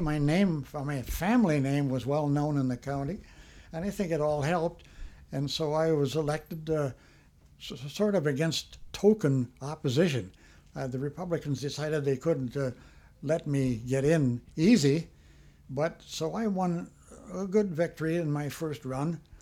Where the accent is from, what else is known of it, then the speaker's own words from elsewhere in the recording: Appleton, Wisconsin, United States; he assembled a group of people in Appleton, and I helped them build this station in my hometown.